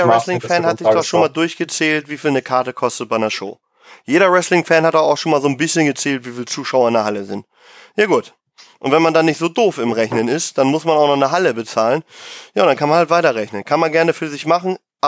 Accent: Austria; warum werden wir da immer nur als Österreicher drauf reduziert?

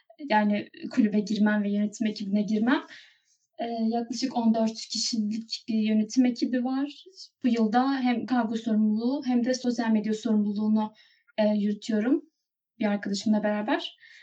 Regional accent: Ankara, Turkey; Ben Ankara'da doğdum ve yani yani 21 yıldır Ankara'dayım.

